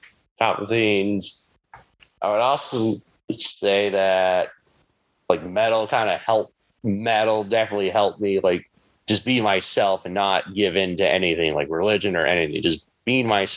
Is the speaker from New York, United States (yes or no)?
no; California, United States; also born or lived in Minneapolis / Michigan; I would definitely say grew up in California, early childhood. It was like California. And then a couple years later, we moved to Minneapolis for like 2 years. Then we stuck in Michigan for about 8 years. And then we moved back to Cal.